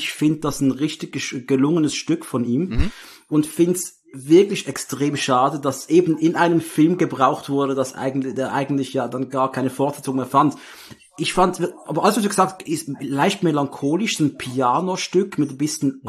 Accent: Muttenz, Basel-Landschaft, Switzerland; ich hatte den an, war unterwegs in meiner Heimatstadt Muttenz

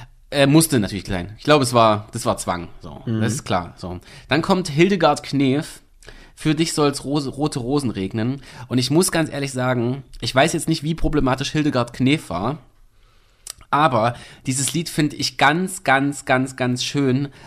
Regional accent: East Germany, Germany; born there; als Ossi, ne? Als der ich mich fühle und geboren wurde.

